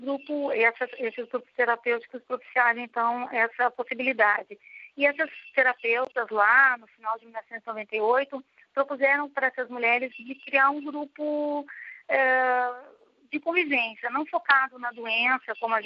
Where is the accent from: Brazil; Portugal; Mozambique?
Brazil; Rio Grande do Sul; sou do Rio Grande do Sul. Quando fui para Botucatu